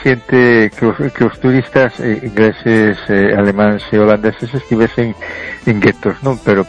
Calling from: A Coruña, Galicia, Spain; de Coruña

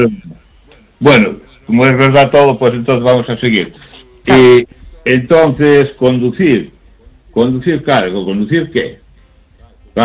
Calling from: Narón, Galicia, Spain; de Narón.

